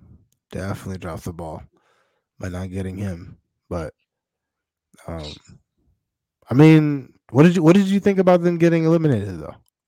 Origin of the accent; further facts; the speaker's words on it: United States; I just think, as an American, I think it's crazy to look at the Canadians